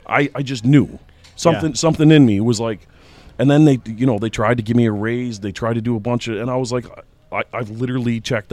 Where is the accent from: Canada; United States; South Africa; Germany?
Canada; partly because I'm Canadian